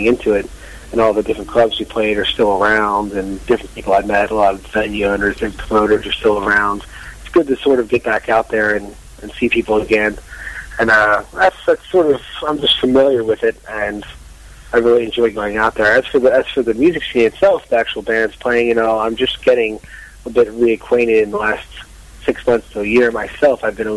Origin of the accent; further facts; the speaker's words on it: Philadelphia, Pennsylvania, United States; born there; I ended up here because I was born in Philadelphia.